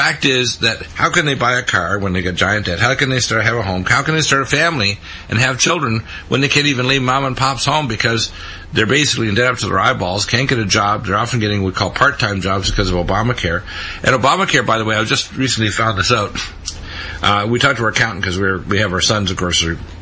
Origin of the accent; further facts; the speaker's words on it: Detroit, Michigan, United States; born there; Yeah, you know, I was born in Detroit, right?